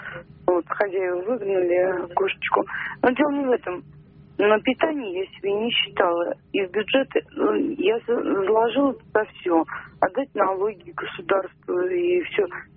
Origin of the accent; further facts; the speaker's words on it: Moscow, Russia; now in Zhavoronki, Russia; Ну, Москва, но сейчас в Жаворонке живу.